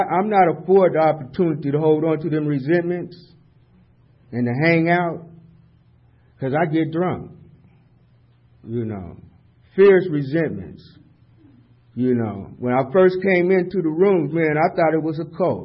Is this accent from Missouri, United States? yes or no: no; San Diego, California, United States; You know, I grew up in Southeast San Diego.